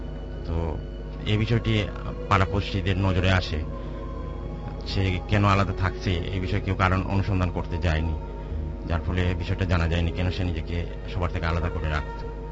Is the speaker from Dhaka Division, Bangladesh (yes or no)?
yes; Dhaka, Dhaka Division, Bangladesh; also born or lived in Sylhet; Bailey road, Ramna, Dhaka থেকে এসেছি।